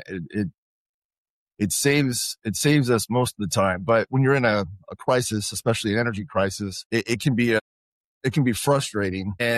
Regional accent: California, United States; was right about when my home state, California, was having significant electricity issues

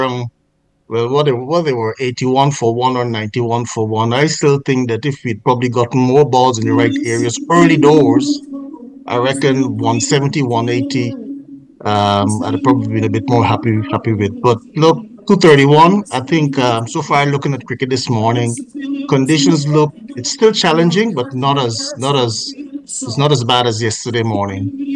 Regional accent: Ghana; Earlier this year, yeah, the test series. Yeah, I was back home for 2 days.

